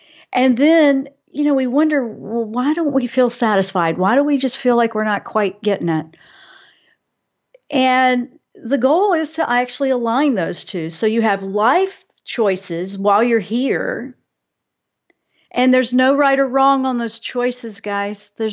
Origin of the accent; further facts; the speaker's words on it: Virginia Beach, Virginia, United States; My heart goes out to my hometown in Virginia Beach, because those things are tough, and I know a lot of people there